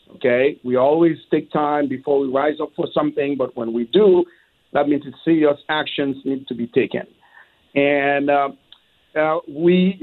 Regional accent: Les Cayes, South, Haiti; I was born and raised in Lekai, Haiti. And we always say that, I'm from down south, down Lekai.

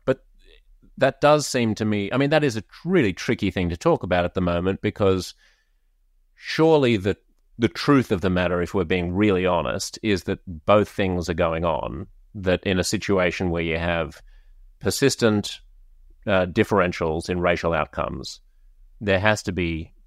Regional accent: Australia; As an Australian

